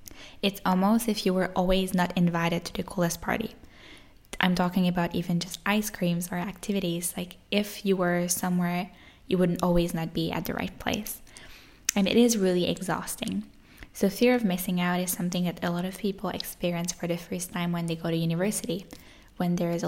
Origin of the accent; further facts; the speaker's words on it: Quebec, Canada; English is a second language; So I'm coming from French Canada. I never had a lot of travel experience before.